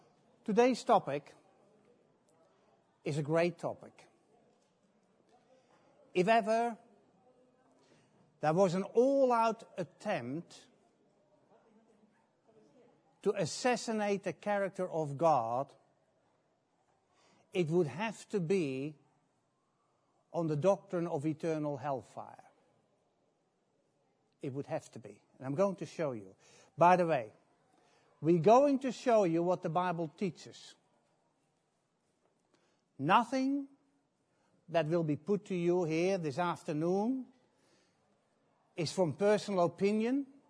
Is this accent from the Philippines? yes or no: no; Netherlands; English is a second language; As you can tell, I come from Holland, you know.